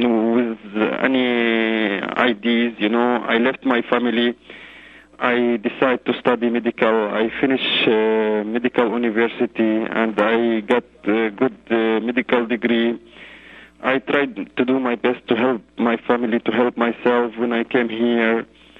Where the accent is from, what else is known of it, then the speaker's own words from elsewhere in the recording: Yarmouk, Damascus Governorate, Syria; now in Canada; I'm Palestinian from Yarmouk. I'm Palestinian. I came to Canada like 3 years.